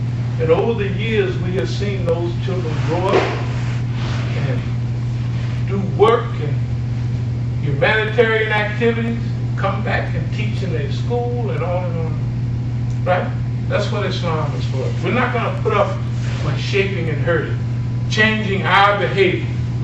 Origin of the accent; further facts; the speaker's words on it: United States; also born or lived in Tanzania; Because we were immigrants there. We come from America